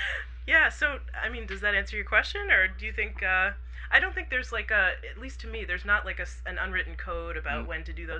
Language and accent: English; Massachusetts, United States; And I came from Massachusetts where women would get offended if you opened the door for them